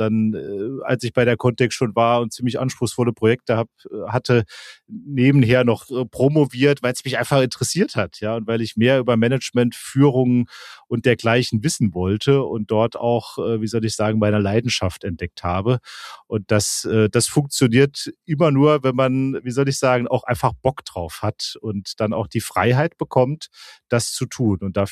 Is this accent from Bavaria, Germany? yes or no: no; Saarland, Germany; ich komme aus dem Saarland, das stimmt auch, ja, da bin ich geboren, da ging ich auch zur Schule, ja, aber, kannst du gar nicht wissen, ja, mein Elternhaus steht just in Rheinland-Pfalz, nämlich genau an der Grenze zum Saarland